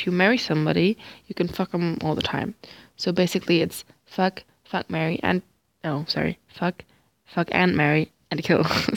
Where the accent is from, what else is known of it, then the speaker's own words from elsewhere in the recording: Germany; first language German; English is a second language; As you just heard, I spoke German a bit because I am a German. My mother tongue is German, and I speak German.